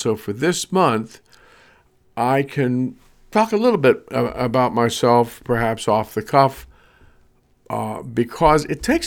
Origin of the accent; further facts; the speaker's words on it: Pittsburgh, Pennsylvania, United States; born there; also born or lived in Buffalo, United States; I was born in Pittsburgh. Went to Catholic school, and I went to a minor seminary in Buffalo, New York, because Westinghouse moved us there